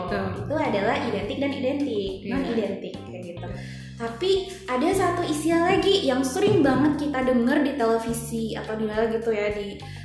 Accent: Bima, West Nusa Tenggara, Indonesia; Karena aku asalnya dari Bima, Nusa Tenggara Barat, jadi gitu.

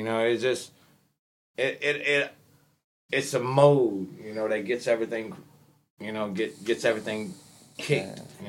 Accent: the South, United States; And if there's no such thing as southern metal, I would love to be the one to invent it. Because we're from the South.

